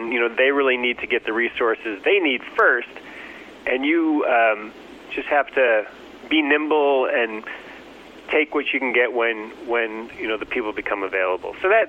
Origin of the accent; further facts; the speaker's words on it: Detroit, Michigan, United States; I grew up in Detroit, and I was a huge